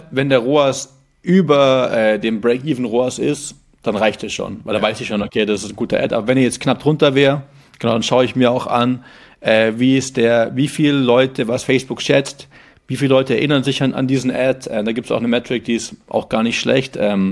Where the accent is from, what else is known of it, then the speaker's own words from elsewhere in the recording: Bavaria, Germany; ich komme auch aus Bayern